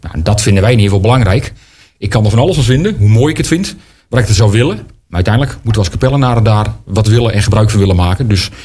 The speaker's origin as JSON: {"language": "Dutch", "region": "East Netherlands", "country": "Netherlands", "said": "Daarvoor moet je naar de Veluwe of nog verder naar het oosten, waar ik vandaan kom."}